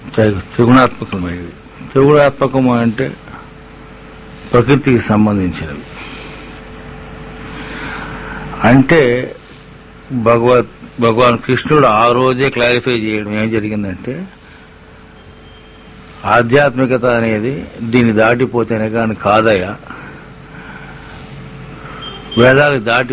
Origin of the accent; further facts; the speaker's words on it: Tirupati, Andhra Pradesh, India; ఇప్పుడు సాధారణంగా మనం తీసుకుంటే మా ఊరు తిరుపతికి పోతే కనీసం రోజుకు 100,000 మంది వస్తుంటారట.